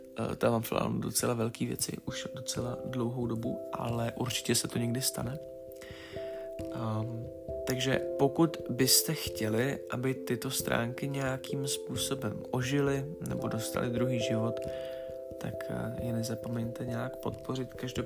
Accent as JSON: {"language": "Czech", "town": "Cvikov", "region": "Liberec Region", "country": "Czechia", "said": "já totiž pocházím ze Cvikova, pro ty, kteří by to nevěděli, což je taková malá, řekněme, obec, nebo ono to má oficiální status města, ale tohle je prostě vesnice."}